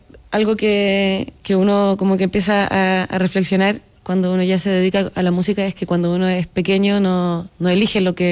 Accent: Magallanes and Chilean Antarctica, Chile; now in Santiago, Chile; vengo de la región de Magallanes, muy feliz de ser de ahí. Allá está toda mi familia, mis padres, mis tíos, mis primos, todo. Vivo acá con mi hermano en Santiago.

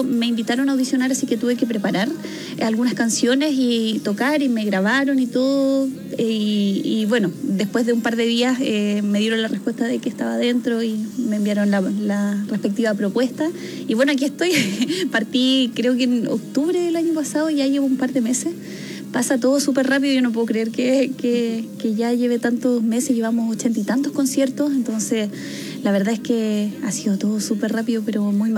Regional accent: Valdivia, Los Ríos, Chile; precisamente en este momento estar acá en Chile, en mi país, presentándome en estos Movistar Arena que estamos haciendo junto

